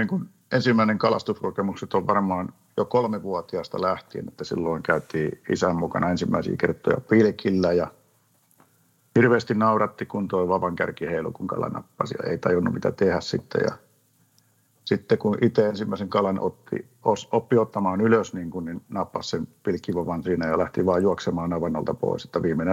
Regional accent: Korja, Kymenlaakso, Finland; moved away as an adult; now in Sydney, Australia; Oon Korjalta kotoisin, vanhemmat asuu siellä vieläkin, ja toinen veli asuu Korjalla, ja toinen veli asuu Kouvolassa. Ja ennen tänne tuloa asuin Myllykoskella.

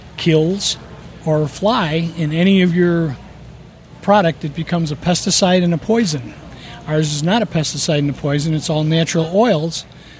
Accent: Chicago, Illinois, United States; I'm from the Chicago area.

